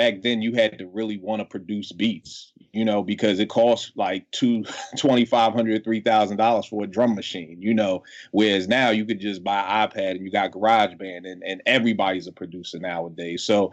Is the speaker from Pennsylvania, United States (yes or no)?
yes; Philadelphia, Pennsylvania, United States; and I was in West Philly. I'm from Philly.